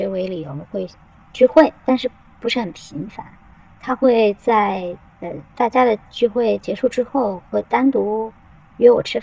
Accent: Shanghai, China; 我是一名40岁的单亲妈妈，我来自上海，我在国企就职。

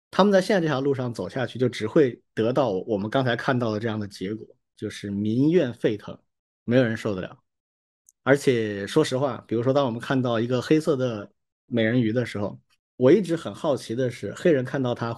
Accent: China; 我们作为中国人会觉得是一种很荣耀的事情吗？

